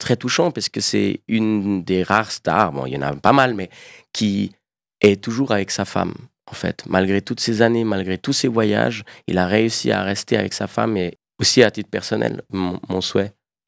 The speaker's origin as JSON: {"language": "French", "region": "Neuchâtel", "country": "Switzerland", "tie": "born or raised there", "also_born_or_lived": "Basel", "said": "je me considère, entre guillemets, citoyen du monde, mais je suis né à Bâle. Une fois de plus, je ne viens pas d'Andermatt. J'ai grandi principalement à Neuchâtel, donc je me sens aussi francophone et neuchâtelois."}